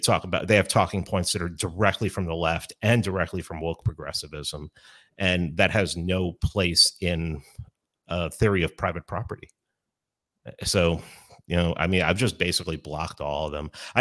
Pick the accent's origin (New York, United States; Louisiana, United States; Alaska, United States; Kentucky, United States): New York, United States; Bronx; But and I'm from the Bronx. So my mouth gets me in trouble sometimes.